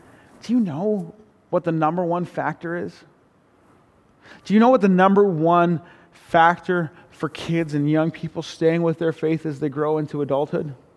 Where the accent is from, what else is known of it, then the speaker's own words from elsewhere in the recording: Prince George, British Columbia, Canada; I had the honor of being ordained in the church that I grew up in. I grew up in Prince George. Heartland Baptist Church has been my home church since my family moved to Prince George in 1991.